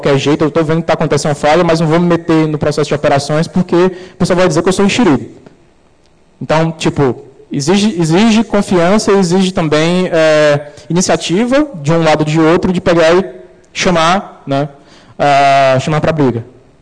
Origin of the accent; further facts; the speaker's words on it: Ceará, Brazil; Eu sou cearense, viu, pessoal?